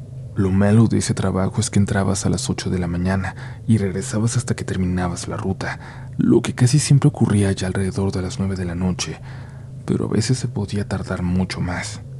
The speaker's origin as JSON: {"language": "Spanish", "town": "Monclova", "region": "Coahuila", "country": "Mexico", "said": "Soy del municipio de Monclova, Coahuila, una ciudad no tan grande al norte de México."}